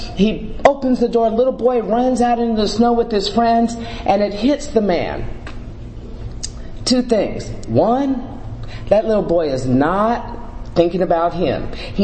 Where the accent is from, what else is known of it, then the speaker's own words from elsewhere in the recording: Carmichael, California, United States; And I'm from Carmichael, Sacramento, California.